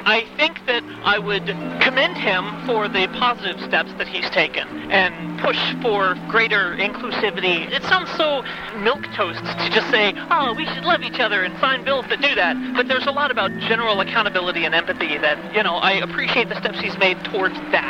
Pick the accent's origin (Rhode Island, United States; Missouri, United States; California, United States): Rhode Island, United States; Providence; now in New York City, United States; I came here from Providence, Rhode Island.